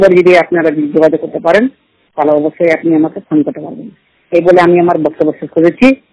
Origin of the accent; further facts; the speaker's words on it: Mahendrapur, West Bengal, India; আমার বাড়ি ইসলামপুর, গ্রামের নাম মহেন্দ্রপুর, থানা হরিশ্চন্দ্রপুর, জেলা মালদা। আমি পশ্চিমবঙ্গের রাজ্য থেকে বলছি।